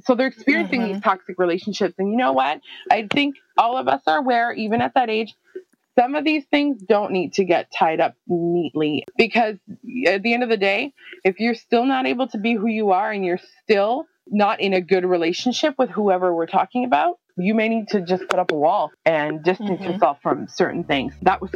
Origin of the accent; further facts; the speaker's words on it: Canada; I'm Canadian. I'm very proud of where I live, part of my identity. But also in Canada here, we're kind of oversaturated by American media